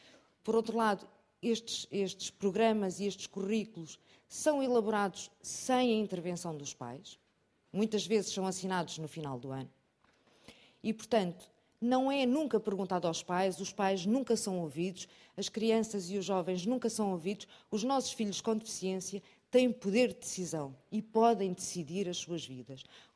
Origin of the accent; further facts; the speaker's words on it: Castelo Branco, Centro, Portugal; venho de Castelo Branco e acho que valeu muito a pena fazer 500 quilómetros